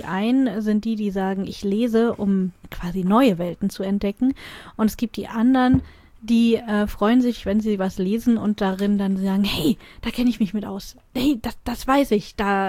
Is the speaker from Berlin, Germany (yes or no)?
yes; Berlin, Germany; also born or lived in Brandenburg; ich bin so am Stadtrand aufgewachsen und immer halb Berlin, halb Brandenburg. Und meine Grundschule war noch in Brandenburg.